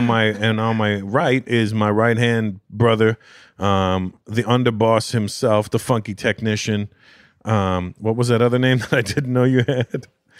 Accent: Canada; I'm Canadian

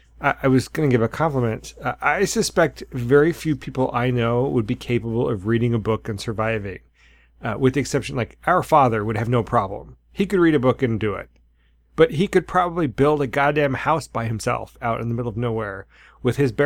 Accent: Alaska, United States; But not for one instant would I ever assume I could have survived in the middle of nowhere, even growing up in Alaska, I wouldn't be prepared to do that.

